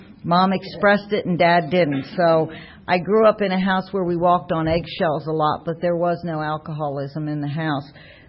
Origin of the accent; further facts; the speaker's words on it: New Jersey, United States; moved away; And I am originally from New Jersey